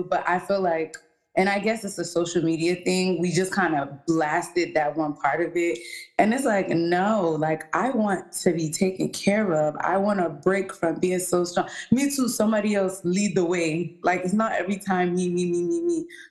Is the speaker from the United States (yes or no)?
no; Nigeria; But I mean, soft life as a Nigerian woman, how that goes beyond materialistic things.